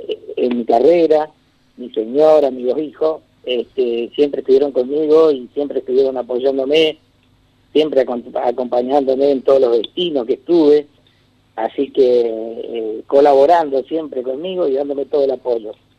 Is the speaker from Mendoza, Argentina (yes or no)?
no; Paso de los Libres, Corrientes, Argentina; moved away as an adult; Son 37, 38 años que desde que me fui de Paso a los Libres por allá cuando tenía 20 años, ahora, a los 57, conseguir esto es muy importante